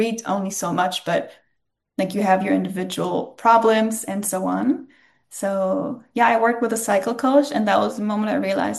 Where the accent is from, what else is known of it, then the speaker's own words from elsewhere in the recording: Berlin, Germany; moved away as an adult; now in Stockholm, Sweden; I'm based in Stockholm right now, but I'm originally from Berlin. I just recently moved here, actually.